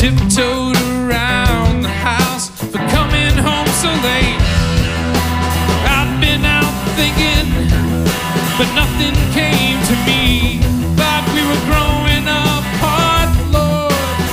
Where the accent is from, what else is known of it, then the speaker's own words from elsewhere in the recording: Taunton, Massachusetts, United States; We're from the Taunton area. Trying to come up here and get a name up here in Boston.